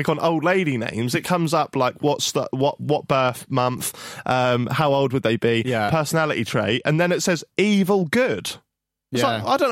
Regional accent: Norwich, East of England, United Kingdom; I'm from Norwich.

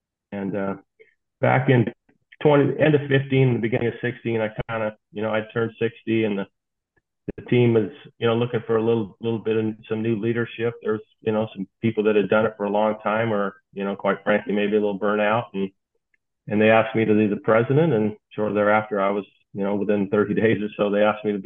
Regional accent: California, United States; I'm originally from California.

